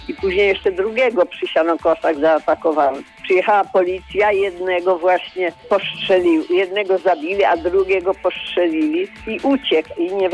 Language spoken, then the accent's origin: Polish; Krępa, Lublin Voivodeship, Poland; a rzecz działa się w moich stronach w Lubelskim. Cała Polska o tym mówiła i nagłośnione było. Pieski właśnie w Krępie, mojej miejscowości w Lubelskim